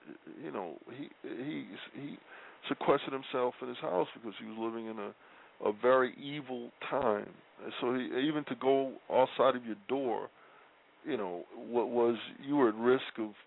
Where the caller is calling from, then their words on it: New York City, New York, United States; Yes, sir. I'm in New York City.